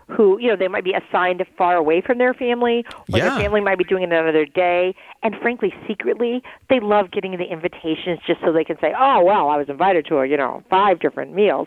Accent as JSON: {"language": "English", "region": "the South", "country": "United States", "tie": "born or raised there", "said": "I grew up in the South with cornbread dressing and obviously moved north, and they have stuffing here."}